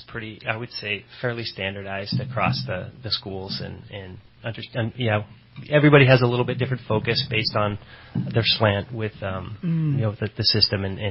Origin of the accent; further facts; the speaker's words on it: Redding, California, United States; It's a privilege to serve. I was born and raised here in Redding, so.